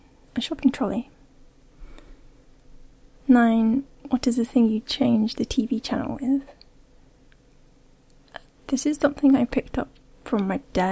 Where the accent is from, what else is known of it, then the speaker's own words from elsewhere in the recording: England, United Kingdom; accent: English; Yes, but I don't know what it is, apart from just being English. My accent has changed.